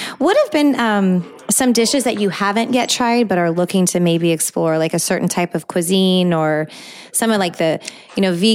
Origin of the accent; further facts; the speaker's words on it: California, United States; now in Tampa, United States; I grew up in California. So coming to Tampa